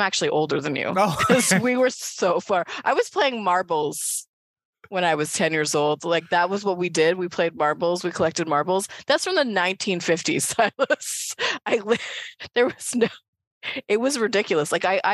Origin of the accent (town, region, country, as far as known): Manitoba, Canada